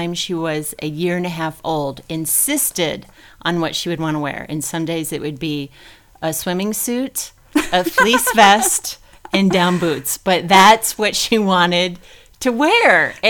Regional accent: Durango, Colorado, United States; I grew up in Durango and then went to CSU up in Fort Collins.

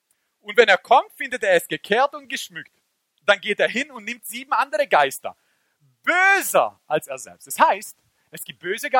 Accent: Baden-Württemberg, Germany; accent: Swabian; Ich bin am Fuße der Schwäbischen Alb aufgewachsen, so ich kann auch schwäbeln.

